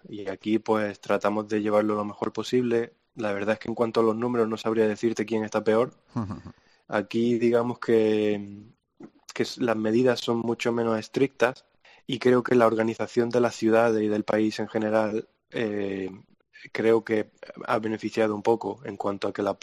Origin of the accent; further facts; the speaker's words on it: Granada, Andalusia, Spain; Sí, soy granadino de primera generación, digamos, porque mi padre viajó mucho por el mundo, su familia y tal, y no sabría ni decirte de dónde es mi padre, tal vez granadino por los años que lleva allí.